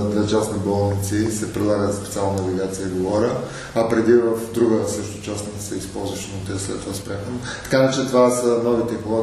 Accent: Veliko Tarnovo, Veliko Tarnovo Province, Bulgaria; имам практика в страната, в няколко града в страната, включително в моя роден град Велико Търново

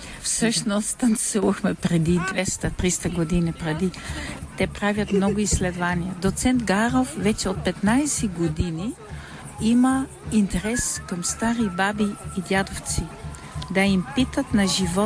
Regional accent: Netherlands; Bulgarian is a second language; now in Bulgaria; съм от Холандия, малко говоря български

